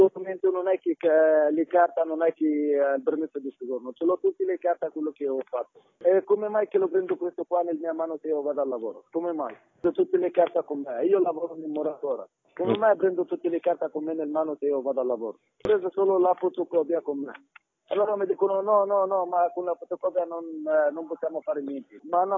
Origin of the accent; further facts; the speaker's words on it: Egypt; Italian is a second language; Perché io sono egiziano.